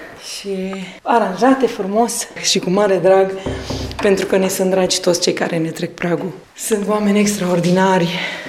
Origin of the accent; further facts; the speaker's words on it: Gorj County, Romania; Din Gorj.